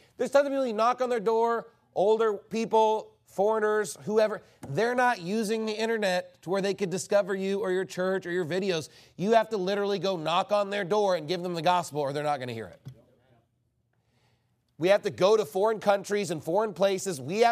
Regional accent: United States; Some foreign countries would probably give us more respect because we're Americans.

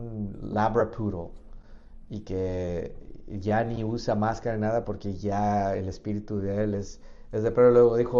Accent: Mexico; born there; yo nací en México, tengo un amor especial para México, obviamente, siendo mexicano

